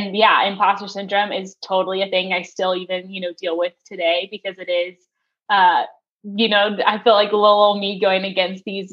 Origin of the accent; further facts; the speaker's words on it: Nashville, Tennessee, United States; So I grew up in Nashville, always knew I wanted to be in the music industry